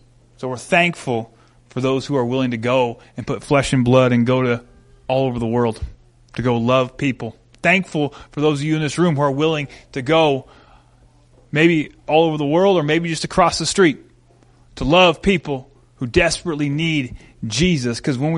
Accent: India; back in my home country of India

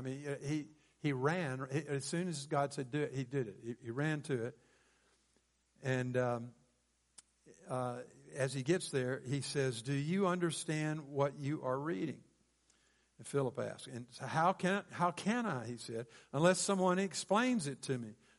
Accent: Mississippi, United States; I grew up in Mississippi in the 50s and the 60s.

